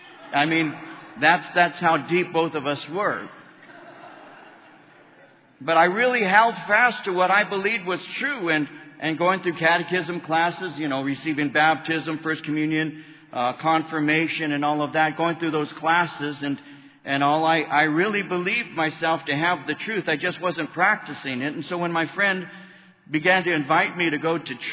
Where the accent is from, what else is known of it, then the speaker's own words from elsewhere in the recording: Norwalk, California, United States; Me, I'm from Norwalk. I mean, I'm only three miles away. I grew up on Orenday Road.